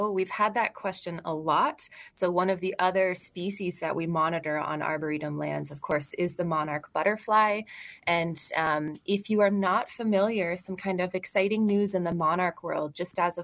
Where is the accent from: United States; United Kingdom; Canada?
Canada; Niagara Falls, Ontario; I'm from Niagara Falls in Southern Ontario in Canada